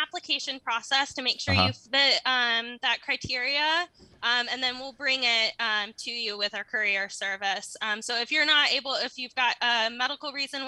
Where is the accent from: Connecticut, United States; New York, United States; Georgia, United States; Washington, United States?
Washington, United States; Marrowstone Island; Yes, I grew up Maristone Island.